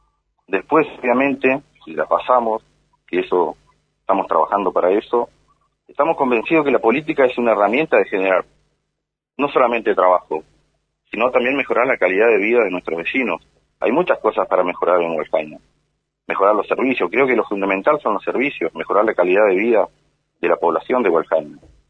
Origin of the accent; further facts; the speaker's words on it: Gualjaina, Chubut, Argentina; soy de Gualjaina, casi nativo de Gualjaina. Mi mamá es de acá de Gualjaina. Casi me crié en Gualjaina, llevo más de 27 años. Tengo mi familia en Gualjaina, tengo mis raíces en Gualjaina.